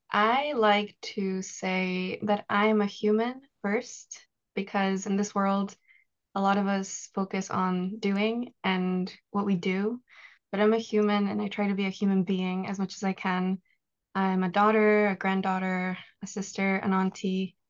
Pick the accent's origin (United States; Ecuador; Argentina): Ecuador; moved away; also born or lived in Canada; I was born and raised in Ecuador, and then I moved to Canada with my family on an asylum case. And then we got deported, like I said. And so, where, I ended up coming back home to Ecuador.